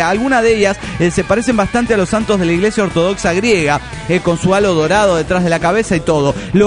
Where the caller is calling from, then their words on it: Caracas, Capital District, Venezuela; Hola, soy el pícaro de Caracas, Venezuela.